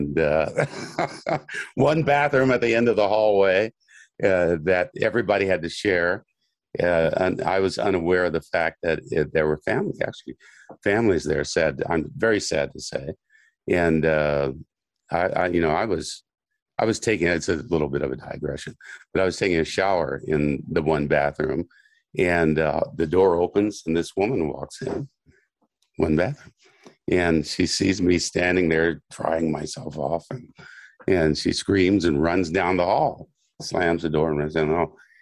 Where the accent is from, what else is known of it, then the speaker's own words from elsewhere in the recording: Kansas, United States; He's a guy I grew up with in Kansas, a couple of years younger than I was.